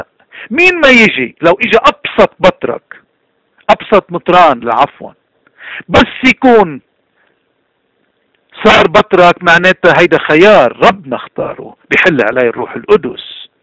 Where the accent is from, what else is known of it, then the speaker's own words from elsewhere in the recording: Lebanon; ونحن كلبنانيين ما منخاف إلا من اللي خلقنا